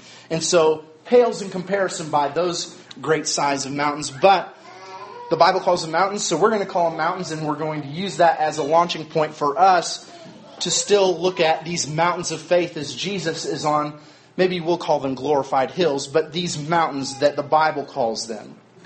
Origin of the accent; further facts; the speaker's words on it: Midwest, United States; hike and raft and all those fun things that you do outside that you probably don't get to do very much growing up in the Midwest.